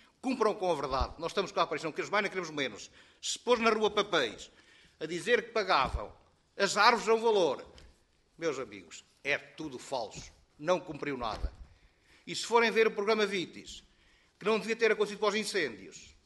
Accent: Portugal; sou português de primeira, sou português de terceira.

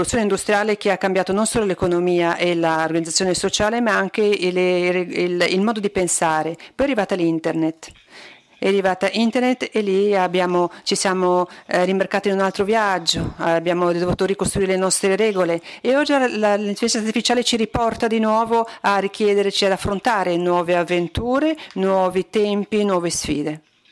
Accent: Algarve, Portugal; il poeta della mia terra, Algarve

